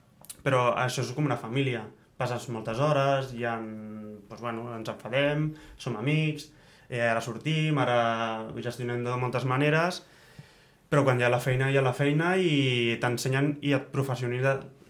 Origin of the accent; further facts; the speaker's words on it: Els Monjos, Catalonia, Spain; Jo sóc dels Monjos.